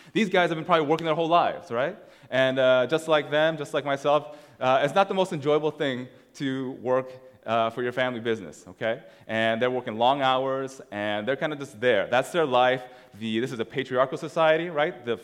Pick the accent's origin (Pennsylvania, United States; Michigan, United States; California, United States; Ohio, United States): Ohio, United States; And I grew up in Ohio.